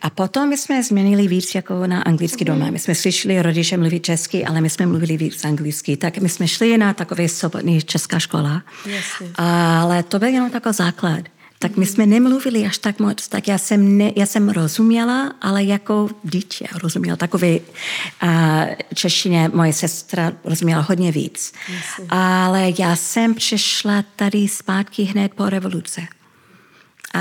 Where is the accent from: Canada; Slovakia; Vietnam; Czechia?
Canada; Ottawa, Ontario; born there; Czech is a second language; my jsme všechny narodili v Kanadě, v Ottawa. Moje starší sestra a já, my jsme mluvili česky jako první jazyk.